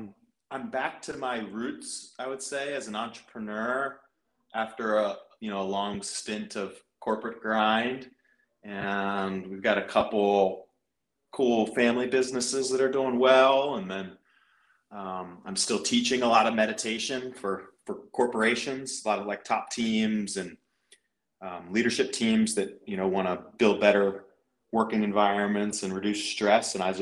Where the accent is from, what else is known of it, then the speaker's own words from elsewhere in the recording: Frederick, Maryland, United States; So I grew up in Frederick, Maryland. It's kind of funny, on both my mom and dad's side, the families have been in Frederick, which is a small town of north of DC, for like 300 years.